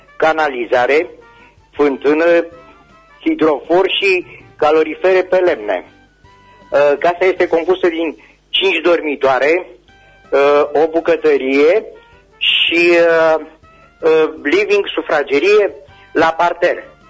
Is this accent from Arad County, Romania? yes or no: yes; Săvârșini, Arad County, Romania; sunt din Săvârșini și am și eu o casă de vânzare.